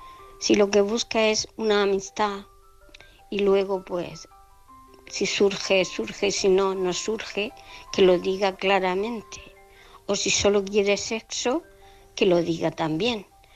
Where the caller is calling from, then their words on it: Murcia, Region of Murcia, Spain; de Murcia.